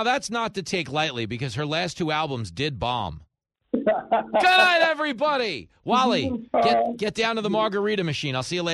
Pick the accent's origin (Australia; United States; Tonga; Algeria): United States; New York; I had a girl that was my seventh grade girlfriend here in growing up on Long Island